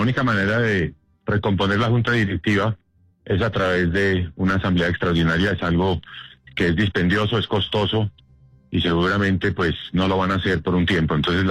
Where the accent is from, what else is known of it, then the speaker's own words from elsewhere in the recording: Colombia; pues después somos los colombianos los que vamos a pagar las consecuencias.